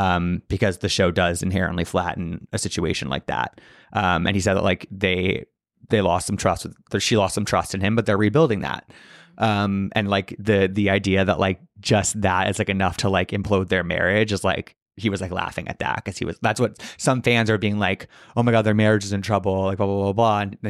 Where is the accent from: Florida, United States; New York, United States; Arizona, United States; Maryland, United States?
New York, United States; Manhattan; he acknowledged like, we both grew up well off in the city. Like, we grew up in Manhattan, but like, we're not trust fund babies.